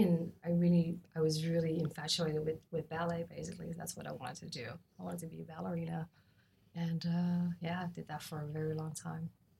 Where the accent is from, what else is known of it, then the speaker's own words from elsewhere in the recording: Utrecht, Netherlands; English is a second language; moved away as an adult; I am from Holland, Netherlands. I grew up in the heart of Holland, and in a place called Utrecht. And pretty much there until in my 20s.